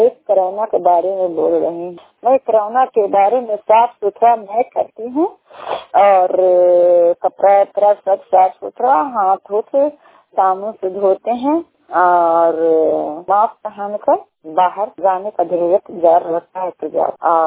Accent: Bihar, India; छतरी होसी के रहने वाले हैं, थाना हिलसा है, जिला नालंदा के निवासी हूँ।

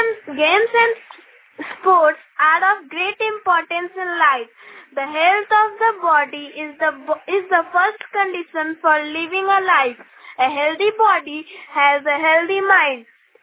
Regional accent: Deoghar, Jharkhand, India; from Devghar, Satsang Nagar.

